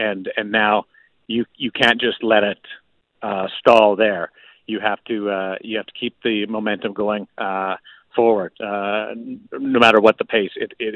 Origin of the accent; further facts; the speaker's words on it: Canada; being a Canadian